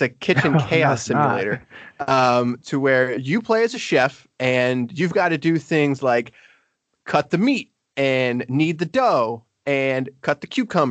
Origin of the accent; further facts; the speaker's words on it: South Bend, Indiana, United States; I'm from South Bend.